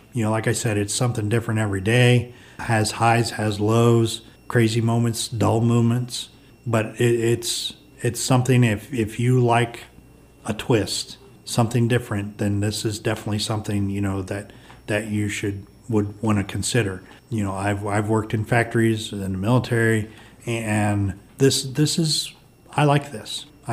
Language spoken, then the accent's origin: English; Worcester, United States; I'm originally from the Worcester area.